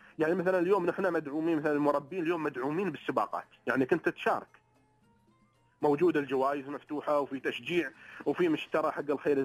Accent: United Arab Emirates; نحن اليوم عندنا في الإمارات

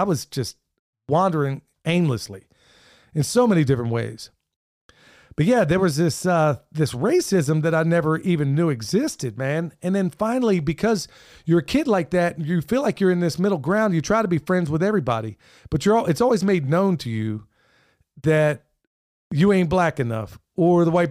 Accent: Pennsylvania, United States; where everybody was colorblind back there where I grew up in Pennsylvania, at that time in Oklahoma, it was strange, especially, you know, if you're a kid of mixed race like I am.

